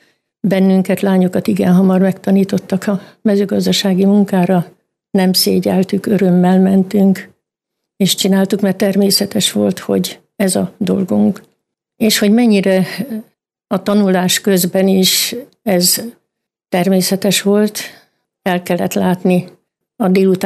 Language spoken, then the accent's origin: Hungarian; Hódmezővásárhely, Csongrád-Csanád, Hungary; born there; Igen, Hódmezővásárhelyen 1931. augusztus 9-én szüleim földműves emberek, 4 holdfölddel, 3 voltunk testvérek, lányok.